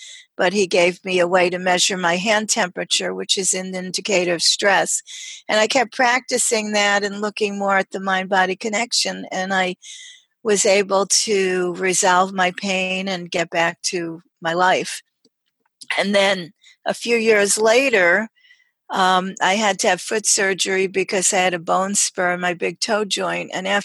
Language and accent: English; New York City, New York, United States; born there; also born or lived in Long Island; Well, I was born in New York City and lived on Long Island in high school, and I came to upstate New York because I like to get away from the crowds